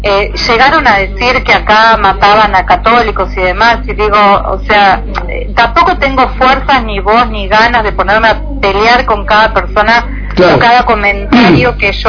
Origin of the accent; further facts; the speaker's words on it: Argentina; now in Israel; yo como argentina, por ejemplo, si yo quiero ir en estos momentos a España, yo no puedo ir con mi pasaporte israelí.